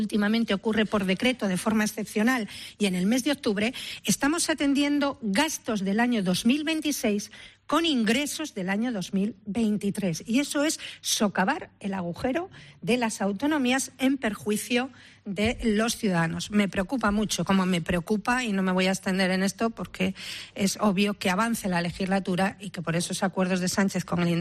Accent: Suances, Cantabria, Spain; yo soy de Suances.

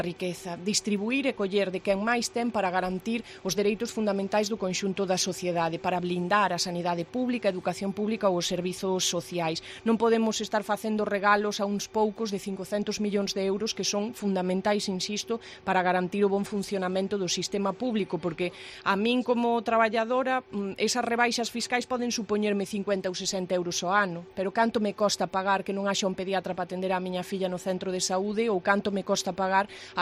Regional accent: Ribeira de Piquín, Galicia, Spain; que son da Ribeira de Piquín

